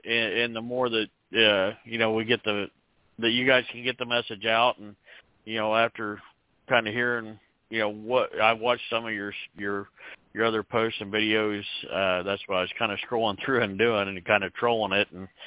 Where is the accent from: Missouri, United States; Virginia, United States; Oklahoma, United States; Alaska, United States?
Missouri, United States; I'm actually calling you from I'm down in Little Rock, Arkansas right now. I'm having my truck worked on, but I am from Missouri.